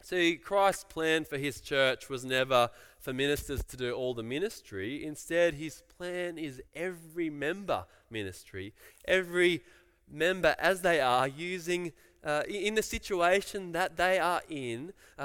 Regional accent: Lismore, New South Wales, Australia; also born or lived in Brisbane / Hobart; For me, I grew up in Lismore, moved to Brisbane and then to Hobart.

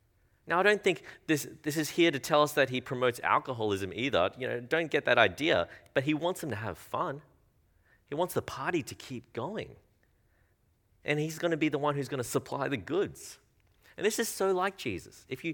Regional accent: Australia; born there; I am Australian born, but yes, I am Chinese, if you haven't noticed. That's my ethnicity. And I grew up in going to a lot of Chinese weddings

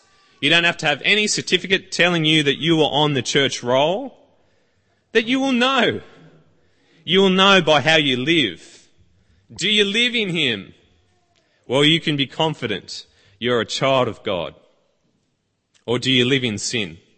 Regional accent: Tasmania, Australia; born there; now in New South Wales, Australia; And yes, I was born in Tasmania. Yes, I am of convict descent.

